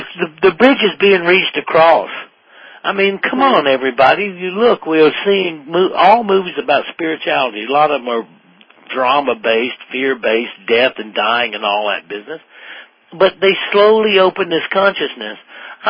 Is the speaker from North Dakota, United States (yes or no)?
no; South Carolina, United States; I come from South Carolina, you know, Darlington Speedway.